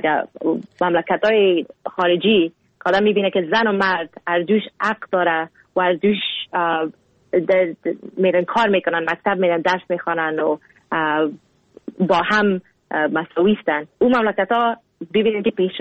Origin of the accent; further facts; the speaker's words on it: Afghanistan; now in Canada; گفتم از افغانستان. گفت از افغانستان اگه هستی یعنی که مسلمان هستی نه؟ گفتم ما اگه از افغانستان هستم مسلمان هستم.